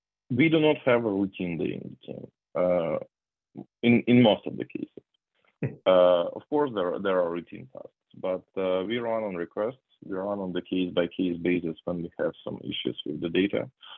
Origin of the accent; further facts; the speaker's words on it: Moscow, Russia; English is a second language; I came from Russia, from Moscow.